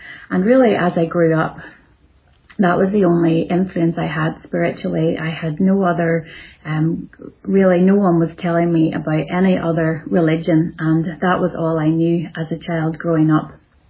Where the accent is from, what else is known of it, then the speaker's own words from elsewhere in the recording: Northern Ireland, United Kingdom; now in Greenville, United States; I was born and raised in Northern Ireland, and we now live in Greenville, South Carolina, in the United States of America.